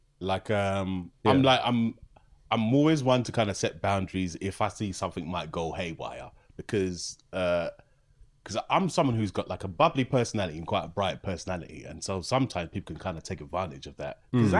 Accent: London, United Kingdom; mainly because I'm from London

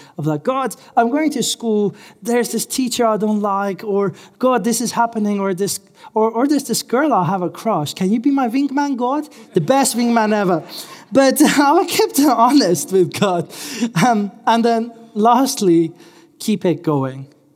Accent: Iran; As I mentioned, I'm Iranian. I grew up in Iran. I grew up in persecuted church.

